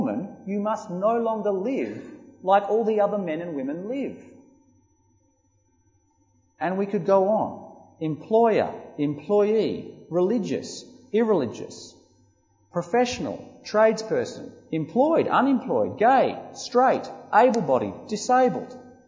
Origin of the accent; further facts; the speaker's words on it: Australia; I think of myself as an Australian. There's nothing wrong with being an Australian.